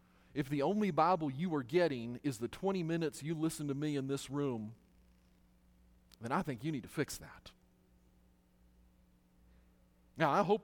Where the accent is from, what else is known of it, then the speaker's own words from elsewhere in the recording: Utah, United States; now in Roswell, United States; Part of it is because I grew up in Utah, and you guys don't have a clue what winter is.